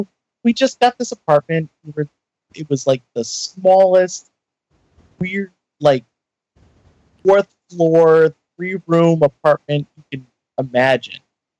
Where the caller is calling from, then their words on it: Maine, United States; I'm calling from Maine.